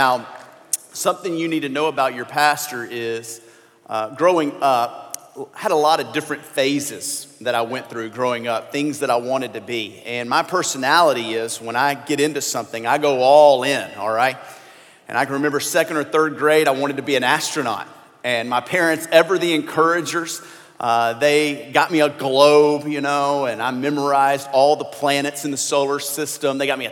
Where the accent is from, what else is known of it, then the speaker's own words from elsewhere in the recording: Louisiana, United States; I tell you all the time, I grew up in Louisiana. My family's from Mississippi.